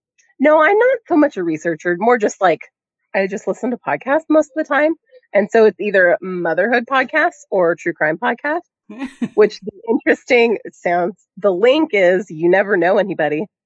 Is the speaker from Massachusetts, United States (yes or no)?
no; Portland, Oregon, United States; I'm from Portland, so another Portland true crime podcast.